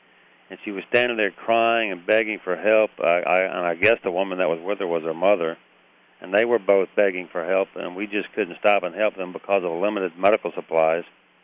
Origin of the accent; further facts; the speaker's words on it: Alabama, United States; also born or lived in Tennessee; I was born in Alabama, and I was raised in Tennessee, and my family has a history that dates back to the American Revolution of military service to this country.